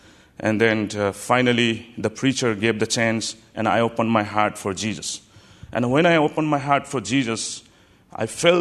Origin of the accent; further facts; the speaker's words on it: Bhutan; I was the first son in my family, and I am from Bhutan. Bhutan is a very tiny country, north of India and south of China, sandwiched between China and India. It's a very tiny country and almost 85% Buddhism.